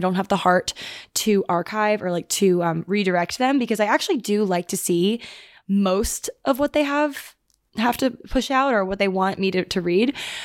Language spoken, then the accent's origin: English; New York, United States; obviously being a New Yorker